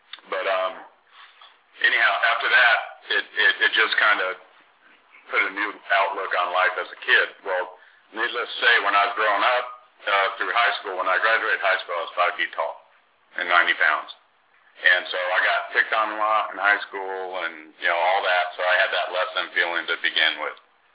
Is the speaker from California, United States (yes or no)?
yes; California, United States; I grew up in Southern California, relocated to many places in Southern California, half Mexican, half Irish